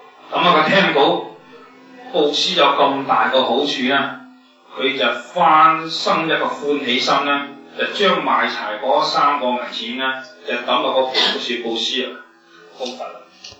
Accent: China; 本来咧我哋中国人啊，

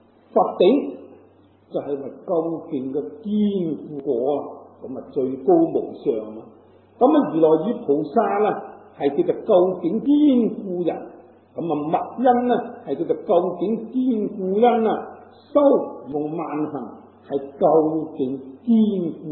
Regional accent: Guangdong, China; 咁啊，就以我哋广东人嚟讲咧。

